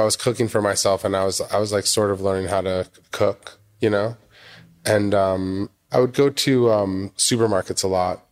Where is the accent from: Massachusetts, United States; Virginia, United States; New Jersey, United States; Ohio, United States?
Massachusetts, United States; born there; I was born in Massachusetts.